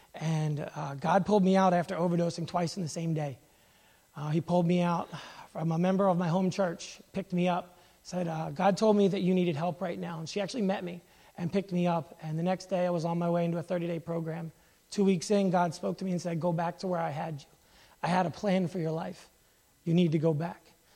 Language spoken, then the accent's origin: English; New Jersey, United States; I am 33 years old, and I'm from New Jersey.